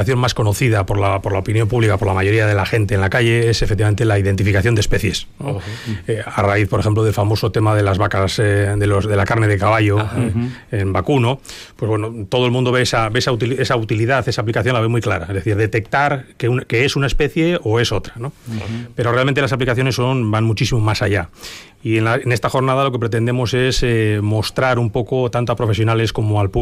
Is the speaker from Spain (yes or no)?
yes; Bilbao, Basque Country, Spain; now in Vitoria, Spain; pues soy de Bilbao, pero afincado desde hace un tiempo en Vitoria, sí.